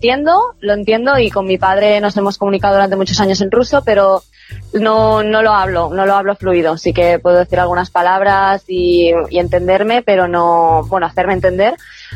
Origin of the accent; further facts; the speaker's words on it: Bellaterra, Catalonia, Spain; Y mi madre sí que es catalana, o sea, soy una mezcla. Pero yo soy nacida en Cataluña y criada aquí en Barcelona, bueno, un pueblo de al lado de Barcelona, que se llama Bellaterra, pero que llevo, vamos, toda mi vida aquí